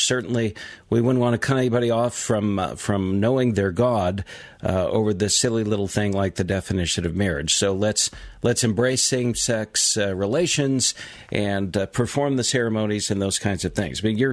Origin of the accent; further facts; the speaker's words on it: California, United States; I grew up in California, where Spanish was proliferating, and especially the white folks back in the day used to speak English louder and more slowly